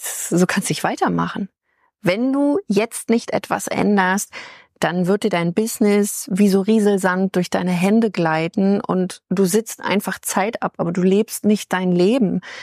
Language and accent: German; Potsdam, Brandenburg, Germany; Ich komme ja ursprünglich aus Potsdam.